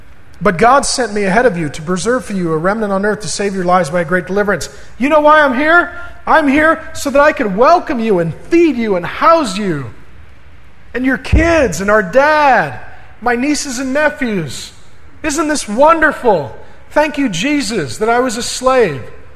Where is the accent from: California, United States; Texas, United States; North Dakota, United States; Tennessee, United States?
North Dakota, United States; Grand Forks; now in Seattle, United States; Right, I came from Grand Forks, North Dakota. There's nothing there but red potatoes, rednecks, country music, and misery.